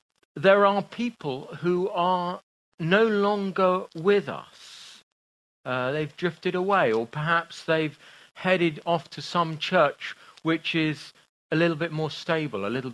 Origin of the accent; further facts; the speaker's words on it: England, United Kingdom; And so one of the Americans said, you know, oh, where are you from? We said, you know, if we're from England.